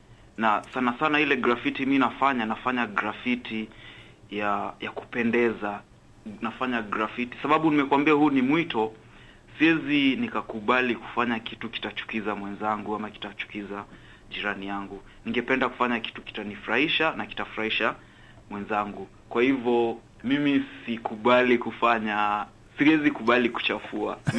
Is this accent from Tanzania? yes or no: no; Nairobi, Kenya; na natoka Nairobi, Kenya.